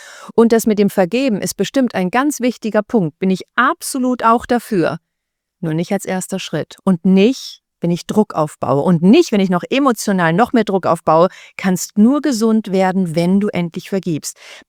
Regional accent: Spain; also born or lived in Germany; ja, aber ich bin auch Spanierin, habe in Deutschland gelebt, das ist ja nicht dasselbe.

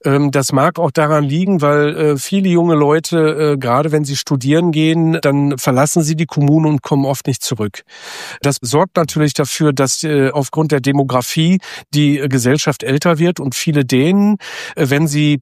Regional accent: Hamburg, Germany; Also ich komme ja nun aus Hamburg und Hamburg ist sehr, sehr teuer geworden.

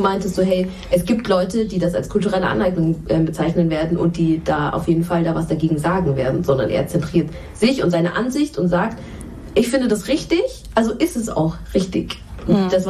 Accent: Munich, Bavaria, Germany; ich komme ja auch aus München

